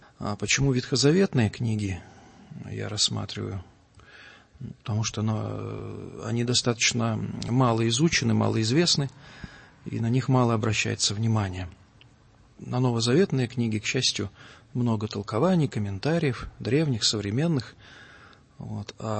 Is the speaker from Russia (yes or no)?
yes; Lesosibirsk, Krasnoyarsk Krai, Russia; Ну, я вырос в Сибири, да, в Сибири вырос. Окончил школу в молодом советском городе Лесосибирск, городе лесопильщиков и деревообработчиков.